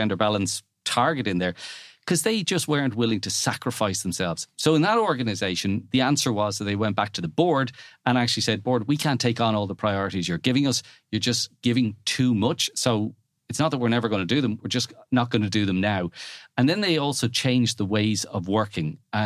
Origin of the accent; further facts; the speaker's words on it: Ireland; Now, being Irish and cynical, I was kind of going, I wonder, is this American